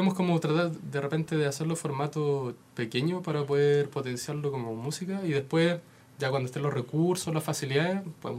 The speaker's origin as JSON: {"language": "Spanish", "town": "Puerto Montt", "region": "Los Lagos", "country": "Chile", "tie": "born or raised there", "also_born_or_lived": "Santiago", "said": "yo soy de Puerto Montt, yo soy nacido en Puerto Montt, y después nos vinimos a vivir acá a Santiago buscando la plata."}